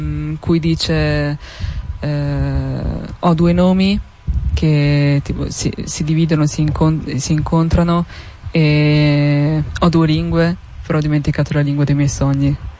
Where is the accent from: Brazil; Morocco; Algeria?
Morocco; Io sono marocchina, quando vado in Marocco sono l'italiana